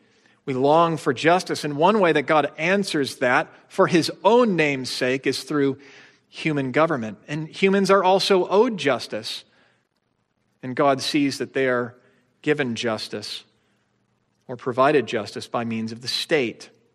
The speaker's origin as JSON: {"language": "English", "region": "the North", "country": "United States", "tie": "born or raised there", "said": "I grew up in the North, and maybe this is way overgeneralization, but my experience is that some of us who grew up in the North, Martin Luther King was a hero"}